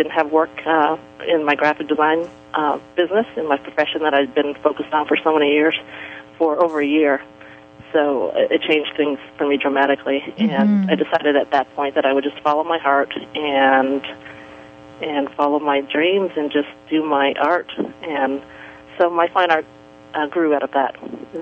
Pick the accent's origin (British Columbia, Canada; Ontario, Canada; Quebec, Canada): Ontario, Canada; Toronto; now in Hawaii, United States; Growing up in Toronto, Toronto was a very, very earth-friendly city, and there were a lot of parks and a lot of bike trails and a lot of nature surrounding us.